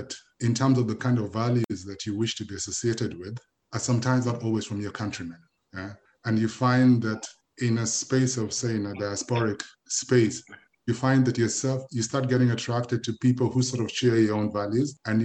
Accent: Kenya; And there's a certain pride about being from a certain country, especially as a Kenyan during the time of Olympics

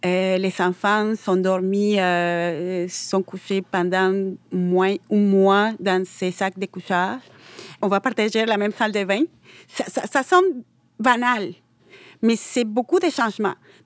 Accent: Venezuela; J'exerçais des postes aussi des cadres chez nous au Venezuela.

